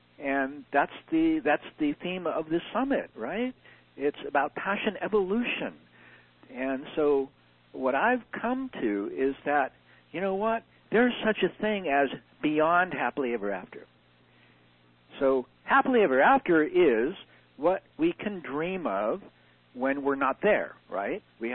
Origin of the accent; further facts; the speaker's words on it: California, United States; because I'm from California and my boys are skateboarders.